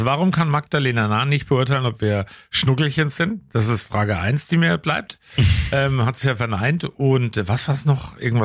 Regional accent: Bavaria, Germany; Bei uns in Oberfranken

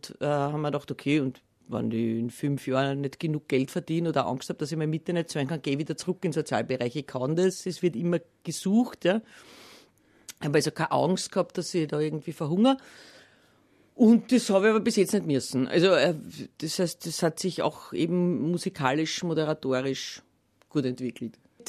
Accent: Lower Austria, Austria; Ich bin ja eben aus Niederösterreich.

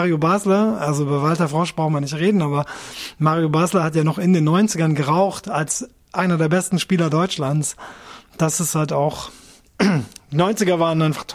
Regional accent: Japan; ich bin in Japan aufgewachsen

